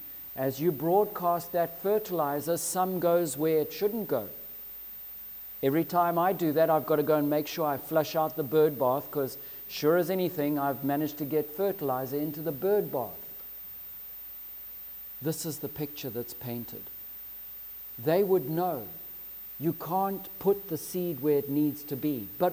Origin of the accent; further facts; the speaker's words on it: Zimbabwe; I remember growing up in Zimbabwe, I had the fortune or misfortune of growing up, and on our farm we grew tobacco, Virginia.